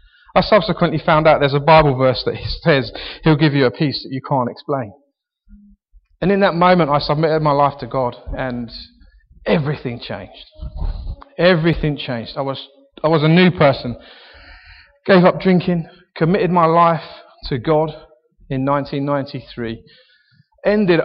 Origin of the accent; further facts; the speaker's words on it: Harlow, East of England, United Kingdom; actually born and bred in Harlow. Born in 1977, you can do the maths.